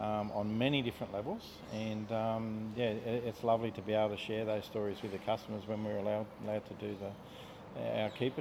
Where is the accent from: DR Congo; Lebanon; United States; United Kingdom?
United Kingdom; South West England; born there; I was born in Devon where his zoo is.